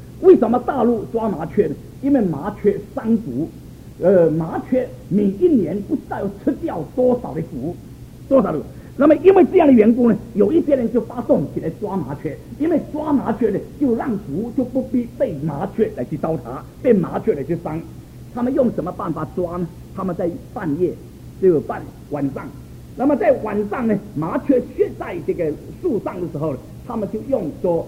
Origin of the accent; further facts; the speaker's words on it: Jinjiang, Fujian, China; 在我们家乡晋江要还局的时候